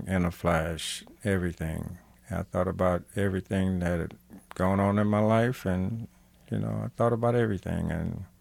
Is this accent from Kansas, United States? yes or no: yes; Kansas City, Kansas, United States; Well, I grew up in Kansas City, Kansas, in a Christian home.